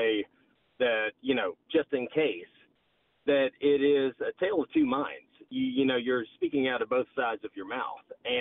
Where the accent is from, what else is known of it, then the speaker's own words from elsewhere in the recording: Carrollton, Georgia, United States; I was born and raised in Carrollton.